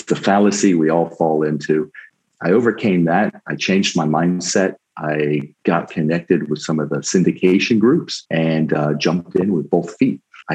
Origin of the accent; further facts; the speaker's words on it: United States; I'm being an American. I have one foot in America and one foot in Europe.